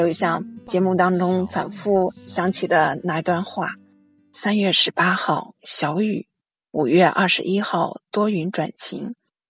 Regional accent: Nanjing, Jiangsu, China; 我是来自南京的

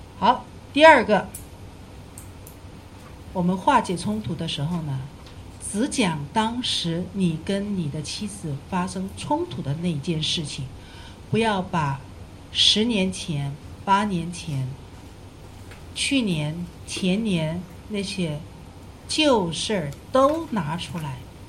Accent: northern China, China; moved away as an adult; now in Hong Kong; 因为我们都是北方人，我们不会讲广东话，所以即使当我刚开始来香港读神学的时候很痛苦，

